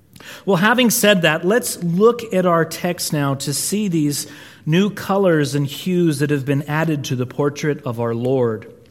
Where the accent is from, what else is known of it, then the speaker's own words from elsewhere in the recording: California, United States; I say, "I'm from California," right?